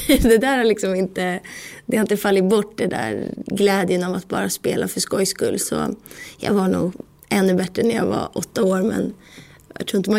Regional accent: Stockholm, Stockholm County, Sweden; Och jag sa till mamma där hemma på Hammarby

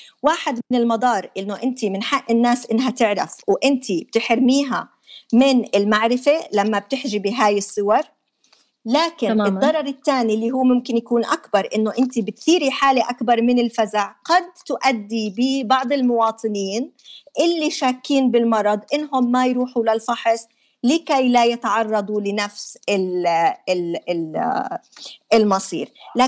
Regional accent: Jordan; إنه عندنا بالأردن ما في نظام اتصال متماسك

